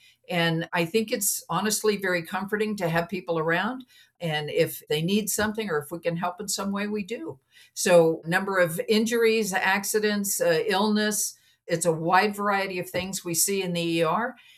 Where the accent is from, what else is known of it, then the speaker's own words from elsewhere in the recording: Phoenix, Arizona, United States; I grew up in Phoenix and they taught first aid for Boy Scouts, Girl Scouts, the church, anybody that would listen.